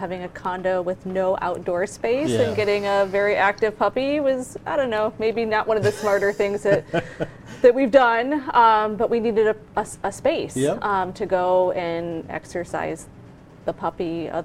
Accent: Michigan, United States; now in Massachusetts, United States; both here in Massachusetts, but also where I grew up in Michigan.

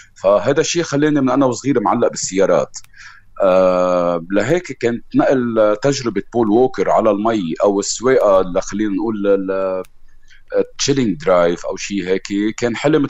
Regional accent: Lebanon; شاب لبناني خلقت وعشت بلبنان ومصمم أني أخلص عيشتي بلبنان.

